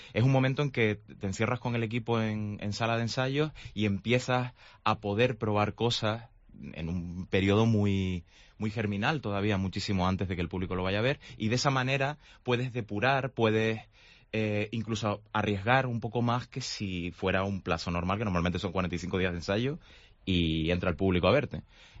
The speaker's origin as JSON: {"language": "Spanish", "town": "Santa Cruz de Tenerife", "region": "Canary Islands", "country": "Spain", "said": "yo soy tinerfeño de Santa Cruz"}